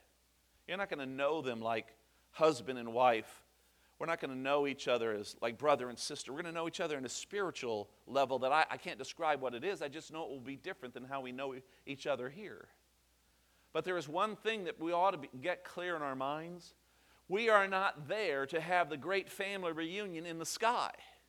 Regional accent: Mississippi, United States; But California, boy, I am from Mississippi, aren't I?

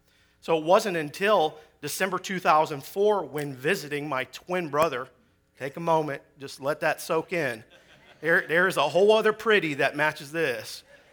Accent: United States; because I'm a Yankee, right? I'm from the North.

